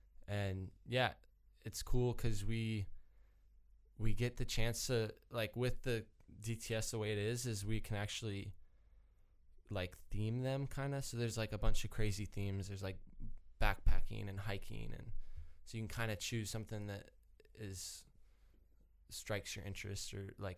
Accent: Oregon, United States; now in Brisbane, Australia; I'm originally from Oregon in the States, but I've been with YWAM Brisbane for about 3 years now.

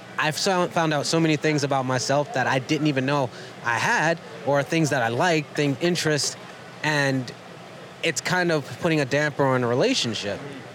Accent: New York, United States; there's certain times where I might come across like rude because I'm from New York.

